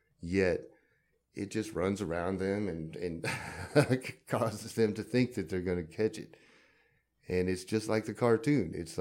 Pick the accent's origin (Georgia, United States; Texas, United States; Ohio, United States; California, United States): California, United States; Carlsbad; Where I grew up in Carlsbad, you used to, like, put your new pads in your air conditioner